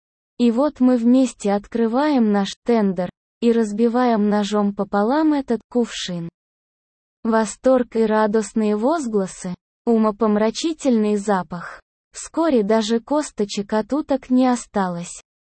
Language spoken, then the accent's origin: Russian; Siberia, Russia; Все же я вырос в Сибири и вместе с отцом постоянно с 12 лет ходил на охоту.